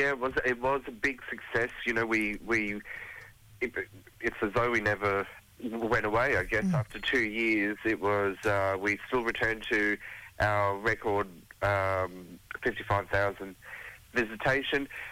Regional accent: Mapoon, Queensland, Australia; now in Cairns, Australia; I live in Cairns at the moment, but I come from Western Cape, of Cape York Peninsula, from Marpoon, Tepetiki, Chungunji, and of course, traditionally from down in the Gulf. Wangi, just like you.

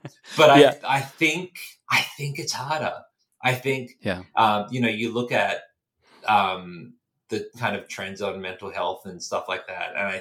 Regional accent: Australia; as an Australian, you know, United States politics dominates our news.

